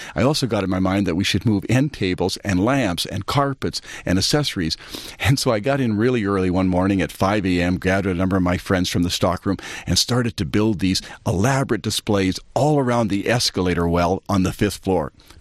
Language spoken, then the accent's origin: English; Red Deer, Alberta, Canada; born there; I was born in Red Deer, Alberta in 1954 in a very small town south of Edmonton, Alberta.